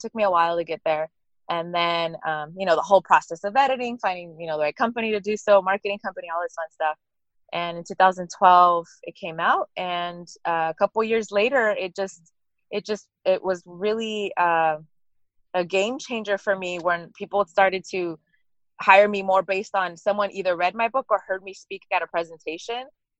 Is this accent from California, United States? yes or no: yes; Inglewood, California, United States; I grew up in Inglewood